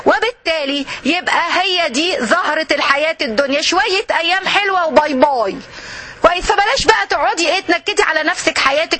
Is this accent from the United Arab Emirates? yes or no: no; Egypt; بنكتبهم احنا عندنا الحقيقة عندنا في مصر